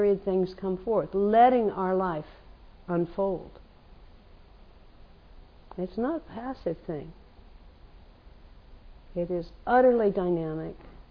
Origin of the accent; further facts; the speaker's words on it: California, United States; now in New York, United States; That's what New Yorkers do. I grew up in California where you don't do that. So that's why I'm very aware of it.